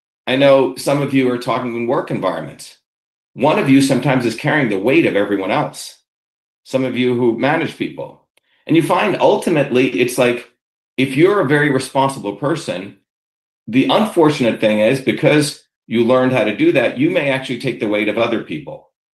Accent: Newark, New Jersey, United States; The vision of growing up in Newark, New Jersey in 1978, and you see these women who are using the typewriter are not allowed to, frankly, be technical.

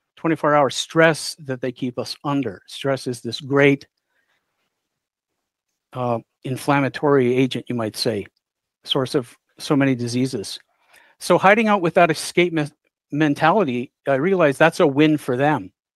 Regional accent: Alberta, Canada; I'm from Alberta, Canada.

